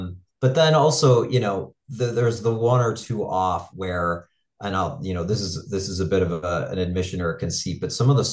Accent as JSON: {"language": "English", "town": "Buffalo", "region": "New York", "country": "United States", "said": "I'm from Buffalo, New York, so winters in Buffalo, you usually have some spare time at your disposal"}